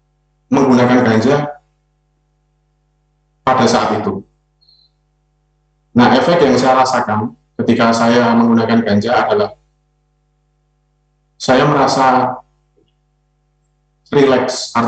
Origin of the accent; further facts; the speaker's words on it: Yogyakarta, Special Region of Yogyakarta, Indonesia; saya asli Yogyakarta, dan ketika itu saya semester 1 di Universitas Sanata Dharma, jurusan sastra Inggris.